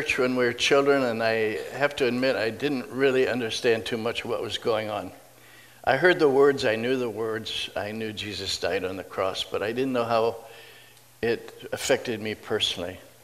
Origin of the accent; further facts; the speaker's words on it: Akron, Ohio, United States; I'm actually an Ellet boy. I'm from Akron. I was born at Akron City General Hospital, or whatever it was called.